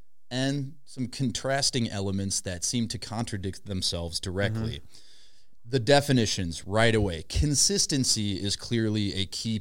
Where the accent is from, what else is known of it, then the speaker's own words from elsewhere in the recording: Midwest, United States; See, as like a Midwesterner, you go, what's in ranch?